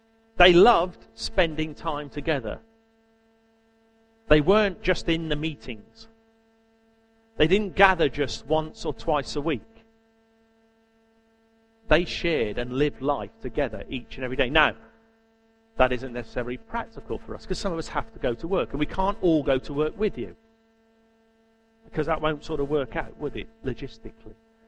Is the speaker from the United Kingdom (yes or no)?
yes; United Kingdom; Remember, we are all British, except for John and Luana. We are all British.